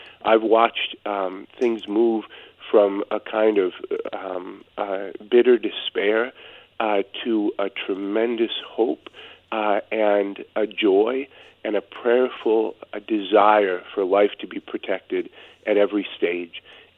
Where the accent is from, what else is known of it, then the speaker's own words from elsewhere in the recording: North Dakota, United States; unborn children in the state of North Dakota, here in my home state, will have the full protection of law.